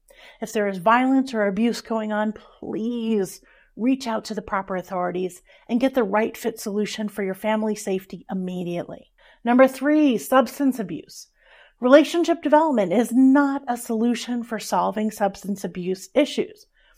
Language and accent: English; New Jersey, United States; I curse. I'm a regular person. In fact, I'm from New Jersey, so maybe a little bit less than regular.